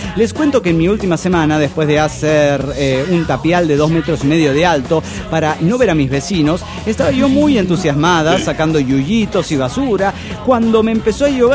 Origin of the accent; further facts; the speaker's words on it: Mexico City, Mexico; del DF mexicano.